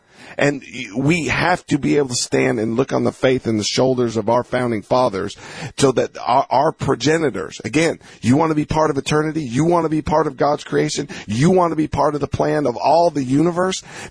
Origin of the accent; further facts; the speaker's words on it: Southern US, United States; See, I grew up in the South. Southern people, they got that fire in them.